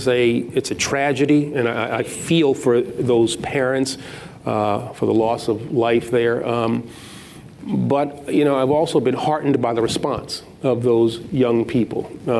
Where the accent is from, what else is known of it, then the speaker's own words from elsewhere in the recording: Queens, New York, United States; I'm from Queens, he's from Queens.